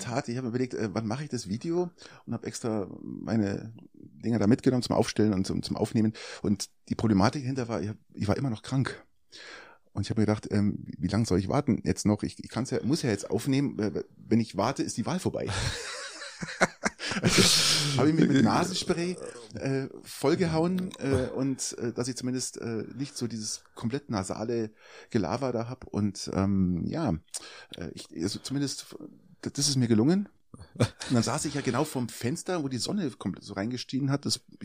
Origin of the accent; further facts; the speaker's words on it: Peiting, Bavaria, Germany; aber ich komme aus Peiting, bin aber heute nicht wegen am Eishockey